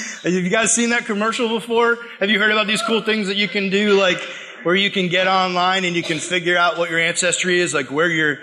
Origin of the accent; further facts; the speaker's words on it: Plymouth, Massachusetts, United States; I'm from Plymouth, Massachusetts.